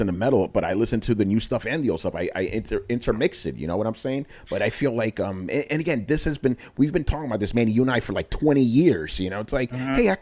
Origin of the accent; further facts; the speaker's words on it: New York, United States; Listen, I'm from New York. I know the difference, okay?